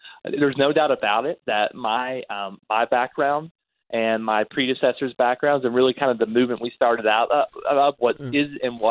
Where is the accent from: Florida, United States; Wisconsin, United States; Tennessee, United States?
Tennessee, United States; now in Washington, United States; Well, I grew up in Tennessee. I was raised in a Catholic family. We weren't particularly religious, but I grew in my faith over time.